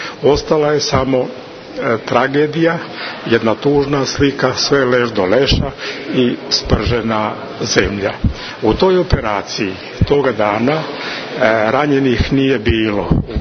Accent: Divoselo, Lika-Senj County, Croatia; born there; also born or lived in Gospić; Rođen sam u Divoselu, kraj Gospića. Živio sam i radio u Gospiću kao profesor, bio sam dugo godina direktor jedne velike škole u Gospiću. Moje rodno Divoselo

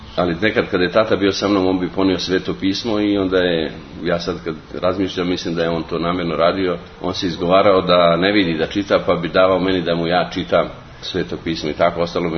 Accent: Bosnia & Herzegovina; born or raised there

